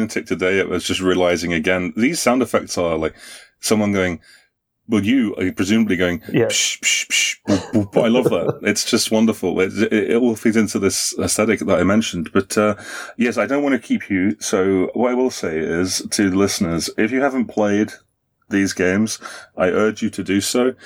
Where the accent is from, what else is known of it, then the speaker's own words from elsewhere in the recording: United Kingdom; That was a Monty Python reference. I'm British. I gotta do the Monty Python references.